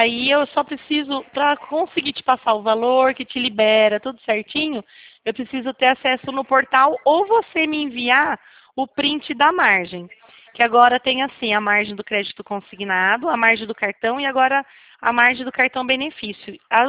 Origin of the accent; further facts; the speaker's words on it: Botucatu, São Paulo, Brazil; Eu sou de Botucatu, aí perto.